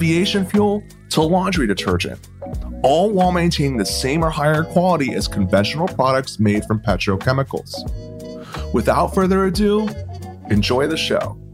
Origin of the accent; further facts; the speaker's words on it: Texas, United States; Well, it's always a pleasure to have a fellow Texan on the podcast.